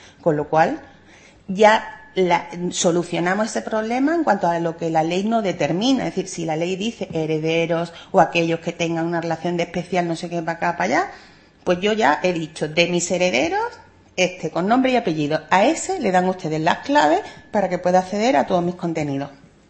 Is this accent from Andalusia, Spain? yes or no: yes; Andalusia, Spain; yo que vengo de la Costa del Sol